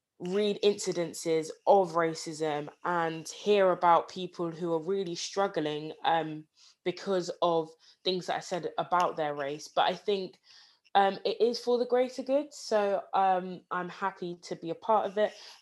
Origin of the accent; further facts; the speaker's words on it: Nigeria; So as I mentioned earlier, I'm Nigerian. Both my parents are Nigerian.